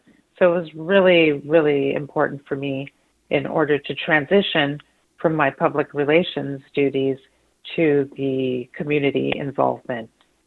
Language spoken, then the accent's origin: English; California, United States; It was sunny. It was nice. I liked it in L.A. So I came back to L.A. as well. So back home.